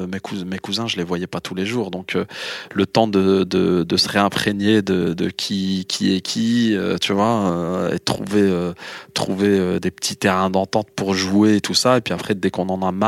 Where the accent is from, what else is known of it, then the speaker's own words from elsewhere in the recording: Hauts-de-France, France; Et chez nous, dans le Nord, si t'avais pas des TN, t'avais pas des grosses baskets